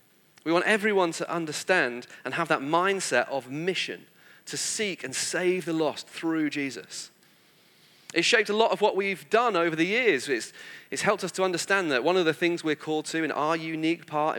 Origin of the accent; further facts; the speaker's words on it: Manchester, North West England, United Kingdom; because I grew up near Manchester. There's not a great deal of need for sailing.